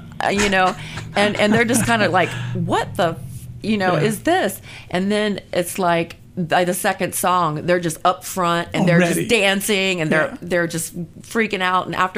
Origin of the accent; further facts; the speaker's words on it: Albany, Georgia, United States; I grew up in Albany, Georgia.